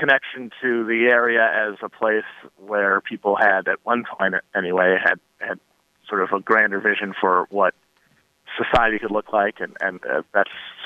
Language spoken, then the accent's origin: English; Manitowoc, Wisconsin, United States; Yes, I grew up in Wisconsin, Manitowoc, on the shore of Lake Michigan, about an hour and a half north of Milwaukee, in a sort of a mini Rust Belt town that basically saw its industrial base sort of dry up while I was a kid.